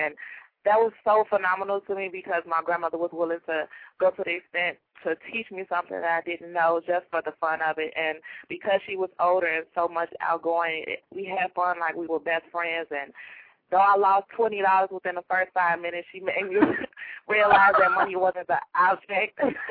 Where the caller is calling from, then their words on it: Chicago, Illinois, United States; I'm calling from Chicago.